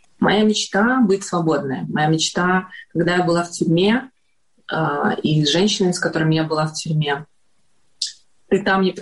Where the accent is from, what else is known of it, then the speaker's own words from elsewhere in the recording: Belarus; не зря у нас деды были партизанами классными, да, как бы, и белорусы знают, что мы сильные партизаны